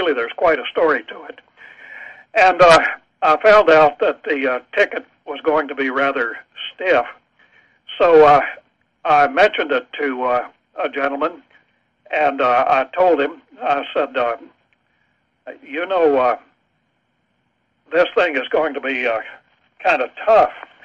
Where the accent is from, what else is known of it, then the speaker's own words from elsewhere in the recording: West Virginia, United States; As I say, I grew up in West Virginia. My parents were very devout, so I grew up in a Christian home.